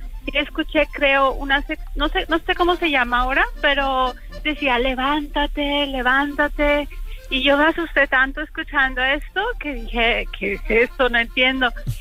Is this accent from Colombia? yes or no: yes; Colombia; born there; Sí, nací en Colombia, pero soy austriaca.